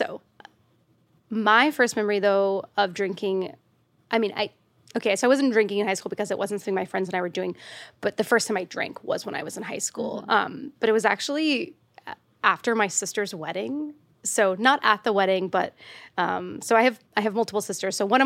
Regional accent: the South, United States; And I grew up in the South in the suburbs.

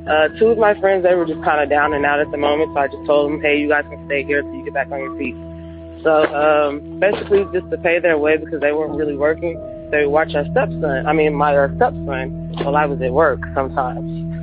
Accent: Houston, Texas, United States; I'm from Houston, Texas.

